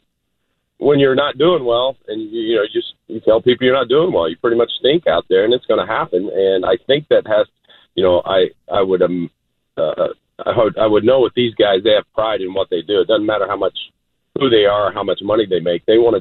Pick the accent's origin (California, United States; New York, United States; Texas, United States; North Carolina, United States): Texas, United States; Houston; And my hometown team called me off the out of the house to come down there and pitch. And I probably had 3 of my best years at my advanced age pitching for the Astros